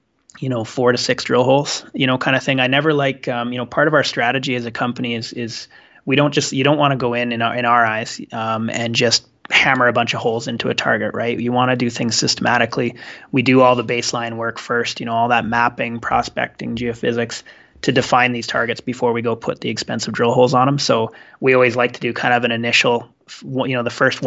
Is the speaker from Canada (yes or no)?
yes; Canada; Sure, I've kind of been all over the place, to be honest. I'm Canadian originally.